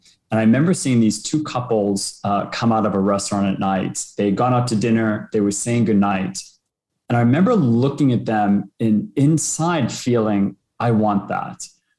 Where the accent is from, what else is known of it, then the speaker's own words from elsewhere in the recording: United States; now in Toronto, Canada; I'm actually American. I live in Toronto. After university, I went to the seminary to study to become a Catholic priest